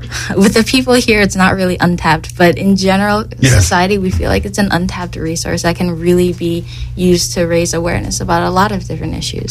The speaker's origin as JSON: {"language": "English", "region": "New York", "country": "United States", "tie": "born there", "said": "Okay, well, I was born in New York, like you, Randy, except I was born on Long Island, and I lived there until I was 12 or 13, and then I also moved to Switzerland"}